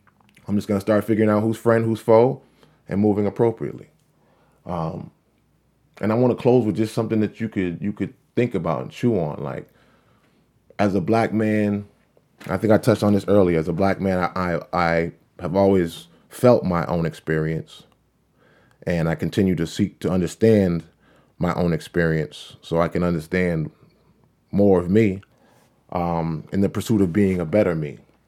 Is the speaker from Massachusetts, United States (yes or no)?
yes; Boston, Massachusetts, United States; a black man of Latino descent, born and raised in Roxbury, 43 years of age.